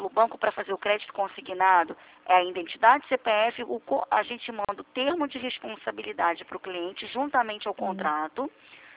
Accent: Rio de Janeiro, Brazil; eu sou do Rio de Janeiro, da Presidente Vargas, do centro do Rio de Janeiro.

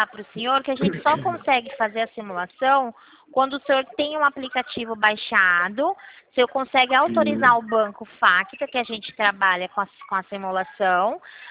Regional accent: São Paulo, Brazil; Eu sou aqui de São Paulo, eu sou da Central de São Paulo.

